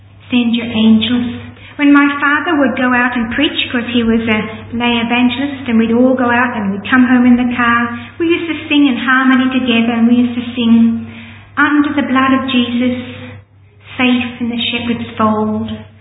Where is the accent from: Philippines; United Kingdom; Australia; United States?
Australia; She'd been through the London Blitz, but I was from Australia. I didn't know what war was.